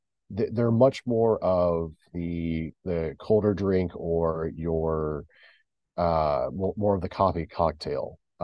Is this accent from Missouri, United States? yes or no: yes; Kansas City, Missouri, United States; So these days, honestly, in my area, my hometown of Kansas City, Missouri, there is a large number of excellent coffee shops and locally roasted beans.